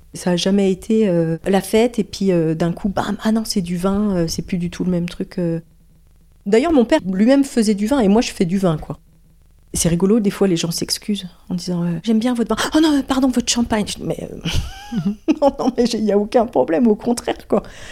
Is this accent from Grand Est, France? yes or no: yes; Avize, Grand Est, France; J'ai grandi ici, j'ai grandi à Avize. Je suis allée à l'école à Avize, je suis allée au collège à Avize, je suis allée au lycée à Épernay, je suis allée à la fac à Reims.